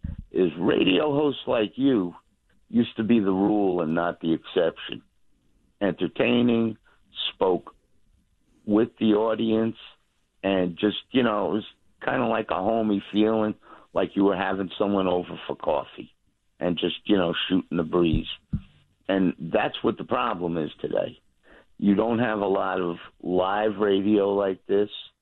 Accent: Brooklyn, New York, United States; I had to call in. I grew up in Brooklyn.

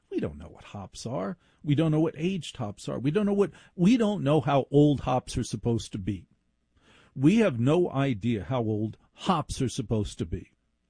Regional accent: Maplewood, New Jersey, United States; When I was a kid growing up in Maplewood, New Jersey, I'd see this stuff on TV, and I'm like, that has nothing to do with my home.

